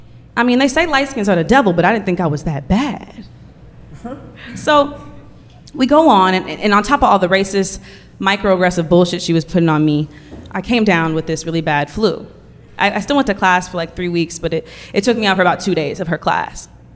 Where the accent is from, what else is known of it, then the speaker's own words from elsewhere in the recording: Oakland, California, United States; And I'm from Oakland.